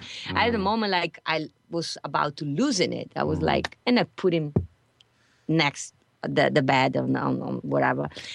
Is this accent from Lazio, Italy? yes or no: no; Venice, Veneto, Italy; English is a second language; now in United States; I was born and raised in Venice, Italy. We may have not said it in the beginning, but from my accent, I'm sure they know I'm not American.